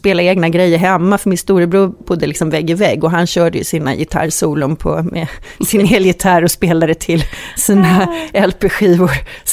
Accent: Värnamo, Jönköping County, Sweden; Och sen så valde jag egentligen uppvuxen i Småland då. Så i Värnamo där jag växte upp så var det mycket musik och vi var också en stor barnaskara. Vi är 5 syskon. Jag är näst äldst.

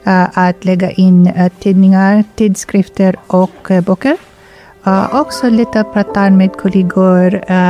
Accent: Philippines; Swedish is a second language; moved away as an adult; now in Sweden; och jag kommer från Filippinerna.

